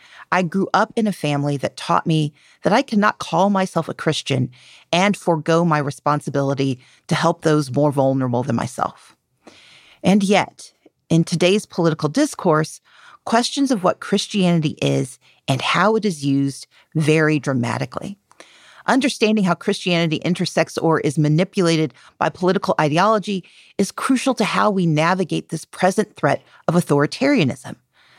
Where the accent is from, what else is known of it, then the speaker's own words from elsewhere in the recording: Mississippi, United States; moved away; also born or lived in Georgia; One, I'm from a very large family. Two, I grew up in Mississippi.